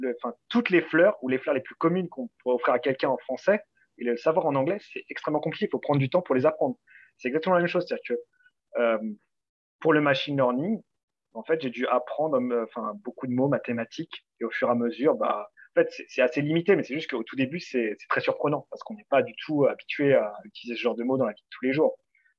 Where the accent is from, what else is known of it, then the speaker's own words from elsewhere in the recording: Île-de-France, France; moved away as an adult; Je viens de la région parisienne, donc en 94, pour ceux qui connaissent. Et j'y ai vécu jusqu'à mes 22 ans, 23 ans, quelque chose comme ça.